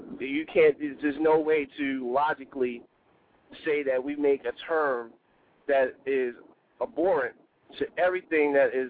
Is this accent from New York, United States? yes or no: yes; New York, United States; Now, I'm originally from New York.